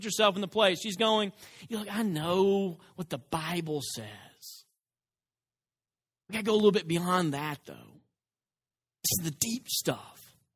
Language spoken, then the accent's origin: English; Dresden, Tennessee, United States; I'm from West Tennessee. People ask me all the time, now, where are you from? Northwest Tennessee. Don't bother to say Dresden, because they've never heard of that.